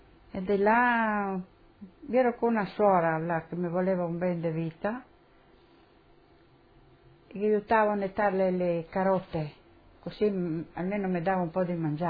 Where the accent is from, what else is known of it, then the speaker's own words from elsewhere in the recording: Poreč, Istria County, Croatia; born there; sono nata a Parenzo, paese Radmani, dove sono nata io